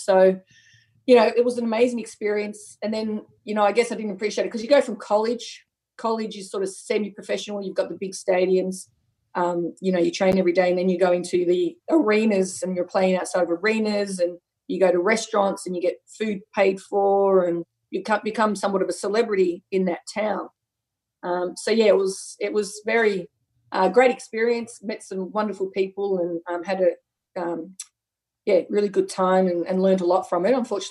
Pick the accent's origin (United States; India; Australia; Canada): Australia; I don't think anybody knows I was from Australia because I'd always said from LSU. So as a first Australian there